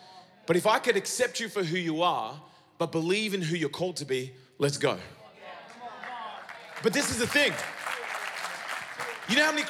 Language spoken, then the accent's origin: English; Sydney, New South Wales, Australia; I grew up in Fairfield in Sydney.